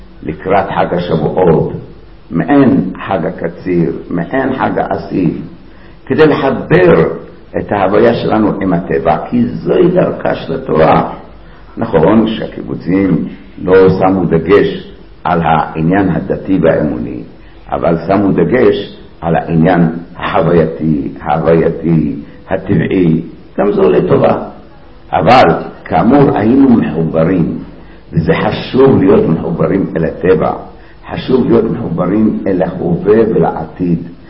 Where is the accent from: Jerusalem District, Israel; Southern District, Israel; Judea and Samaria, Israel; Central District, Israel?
Central District, Israel; Kadima; אני עדיין זוכר כילד גרתי אז במושבה שנקראת קדימה בשרון